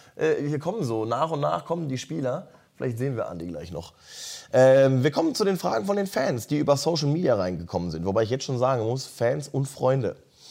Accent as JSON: {"language": "German", "town": "Hamm", "region": "North Rhine-Westphalia", "country": "Germany", "said": "ich komme ja aus Hamm, aus dem Ruhrgebiet, und wir haben da so eine kleine Halle, Zentralhalle heißt"}